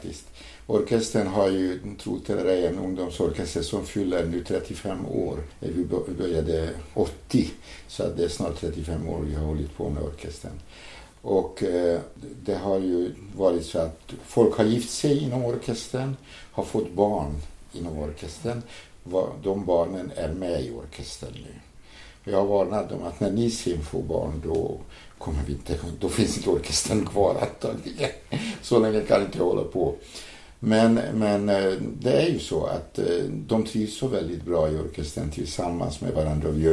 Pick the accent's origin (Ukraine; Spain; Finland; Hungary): Hungary; now in Sweden; vi har haft konserter nere i mitt hemland i Ungern